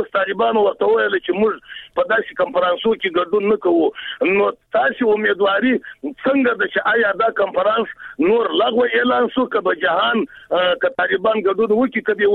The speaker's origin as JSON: {"language": "Pashto", "country": "Afghanistan", "said": "خبره دا چې موږ افغانان یو نظر ورکوم، زه پښتون د چا سره لرم"}